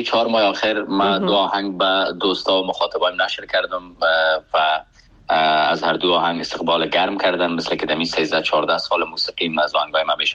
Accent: Afghanistan; moved away as an adult; من نیم عمرم یعنی از 30 سال بیشتر عمرم در افغانستان عزیز جایی که زادگاه من است در اونجا سپری شده

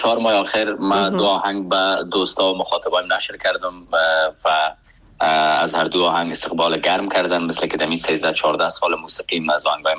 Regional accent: Afghanistan; moved away as an adult; من نیم عمرم، یعنی از 30 سال بیشتر عمرم در افغانستان عزیز، جایی که زادگاه من است، در اونجا سپری شده

